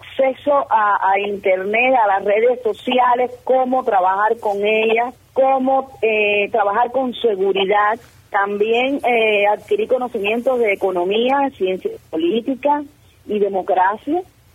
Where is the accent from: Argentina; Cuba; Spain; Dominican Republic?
Cuba; moved away; me decían, ay, qué acento más bonito, ¿de dónde es usted, señorita? Yo le decía, de Cuba.